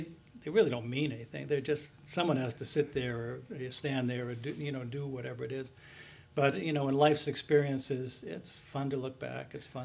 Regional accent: United States; I ended up in an era where you, as an American, were either going to get drafted or you're going to join

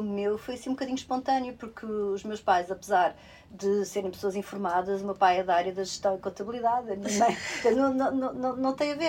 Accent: Vila Real, Portugal; E saí de Vila Real, de onde eu sou, portanto, tinha que ir para Lisboa logo.

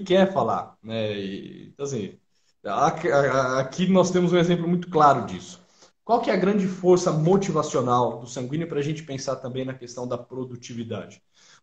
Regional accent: São Paulo, Brazil; o sotaque dela é muito diferente do meu, eu sou aqui do interior de São Paulo.

